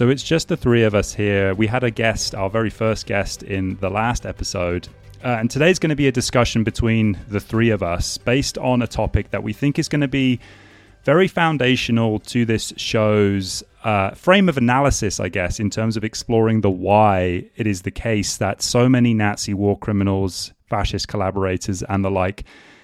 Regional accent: United Kingdom; which, if listeners have heard my accent, you probably guessed that's where I'm originally from, and this is a lot of examples that I sort of, I guess, grew up with as I sort of came of political age.

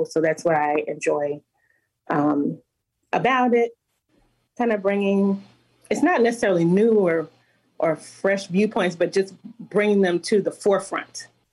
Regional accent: Fort Worth, Texas, United States; So I'm born and raised in Fort Worth, or, awesome. Or born and bred, we used to say back in the day.

